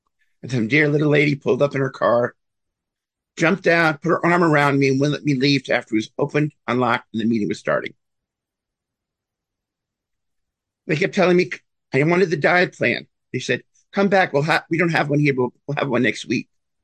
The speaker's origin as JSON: {"language": "English", "region": "New York", "country": "United States", "tie": "born or raised there", "lives_now": "Jackson, United States", "said": "I'm a New Yorker. I grew up in New York. I currently live in Jackson, Mississippi, the other end of the world for a lot of people."}